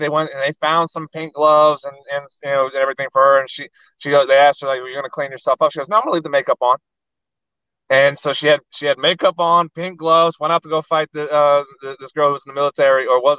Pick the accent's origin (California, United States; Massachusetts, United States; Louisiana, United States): Louisiana, United States; New Orleans; They run gyms in my hometown around New Orleans.